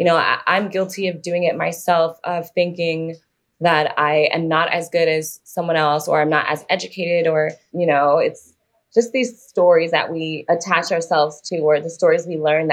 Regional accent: New York, United States; But a lot of it, as a New Yorker, I know this fast pace sometimes has me confused that I should be somewhere that I'm not

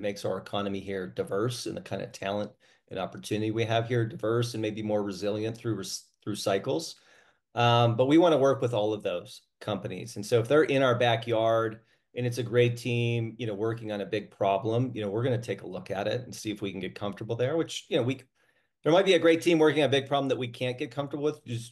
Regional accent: Michigan, United States; Yeah, so I after growing up in Michigan, I did my undergrad at West Point and spent 10 years in the Army as a helicopter pilot.

